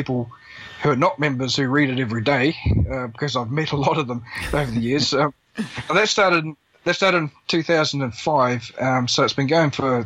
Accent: Cambridge, Waikato, New Zealand; Now, I'm from Cambridge.

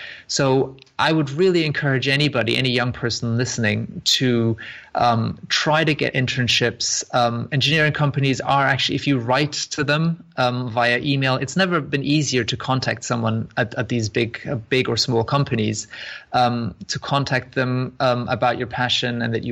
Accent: Germany; now in United Kingdom; So I come from Germany, where apprenticeships have a much higher value in society

